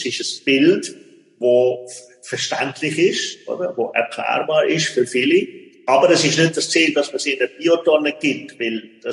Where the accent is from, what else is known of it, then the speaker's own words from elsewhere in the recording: Switzerland; wo wir alle als Kind, als Schweizer Kind